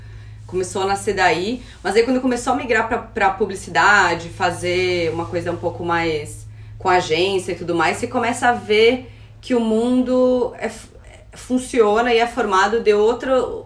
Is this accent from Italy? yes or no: no; Santa Catarina, Brazil; eu sou de Santa Catarina, no interior, e eu fui estudar em Floripa